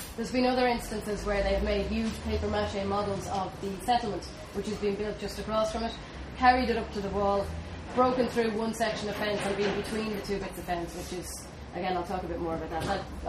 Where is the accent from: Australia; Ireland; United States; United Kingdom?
Ireland; Dublin, County Dublin; accent: Dublin 15; It's a word I cannot say without my Dublin 15 accent coming out, but it was very violent to us.